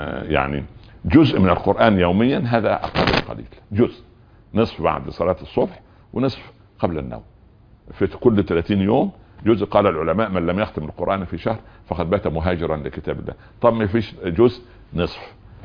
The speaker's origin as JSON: {"language": "Arabic", "region": "Upper Egypt", "country": "Egypt", "said": "نحن من أهل الصعيد، لما رحنا القاهرة كالرجل الذي جاء من زيمبابوي إلى شارع الشانزليزيه فجأة، يعني شاب قروي"}